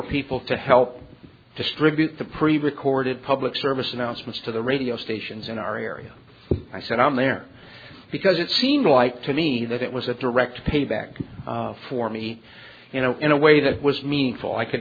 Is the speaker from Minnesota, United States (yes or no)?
yes; Minneapolis, Minnesota, United States; Minneapolis, which is where I'm from.